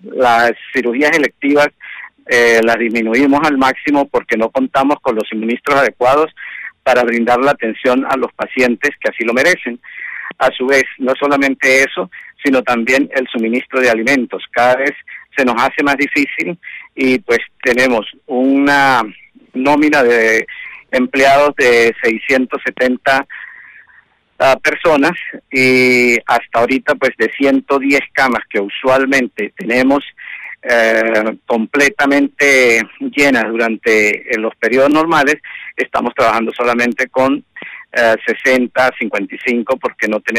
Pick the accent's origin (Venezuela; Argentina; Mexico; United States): Venezuela